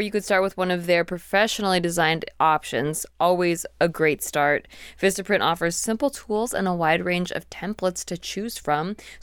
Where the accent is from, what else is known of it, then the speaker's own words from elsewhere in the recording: Santa Barbara, California, United States; I grew up in Santa Barbara.